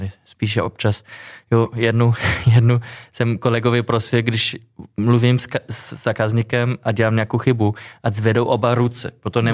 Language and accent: Czech; Germany; Czech is a second language; now in Czechia; Původně jsem z Německa a zamiloval jsem se v 90. letech do jedné Češky.